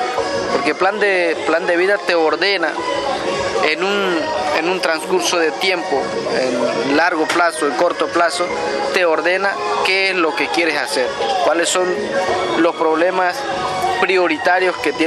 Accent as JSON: {"language": "Spanish", "country": "Venezuela", "said": "yo que soy del Ventuari, a mí no me representa."}